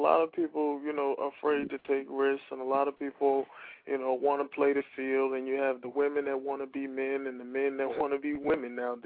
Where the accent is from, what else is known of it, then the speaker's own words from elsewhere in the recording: New York, United States; now in Charlotte, United States; I'm from New York, but I'm now in Charlotte.